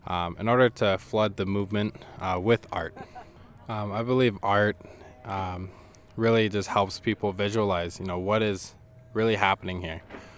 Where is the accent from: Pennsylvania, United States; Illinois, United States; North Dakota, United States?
North Dakota, United States; I come from the Ojibwe and Dakota Nations in North Dakota, and I'm a water protector.